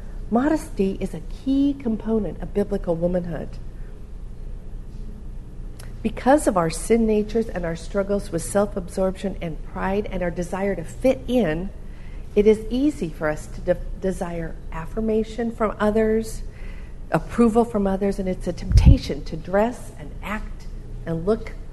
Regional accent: Oregon, United States; also born or lived in California / Minnesota; I grew up in Oregon, and we had lived in several different places. We lived in California and Minnesota, and then we moved back to Oregon, and I was so happy.

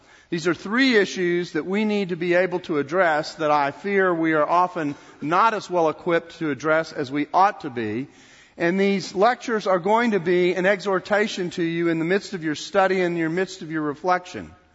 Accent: Texas, United States; here from the state of Texas. I figure when I come among Southern Baptists, I can speak in my normal accent and you will understand me.

